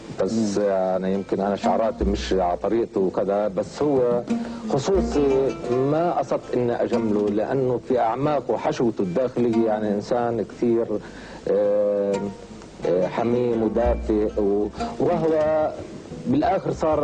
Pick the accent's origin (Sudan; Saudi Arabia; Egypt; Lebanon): Lebanon; Ain al-Hilweh, South Governorate; moved away as an adult; also born or lived in Kuwait; وكنت جاي جديد على الكويت. وأنا كابن عين الحلوة لما دخلت عين الحلوة كنت بسنها 30